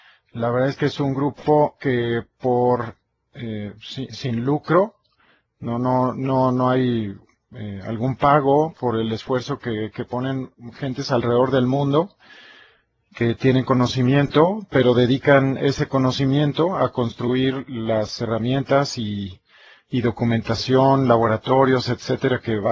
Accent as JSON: {"language": "Spanish", "country": "Mexico", "said": "soy consultor senior de México"}